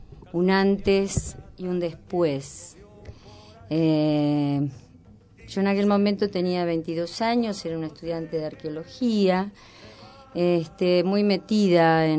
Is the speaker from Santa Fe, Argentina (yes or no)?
no; La Plata, Buenos Aires Province, Argentina; born there; yo soy nacida en La Plata, un lugar que en la década del 70 tuvo como, fue muy nombrado.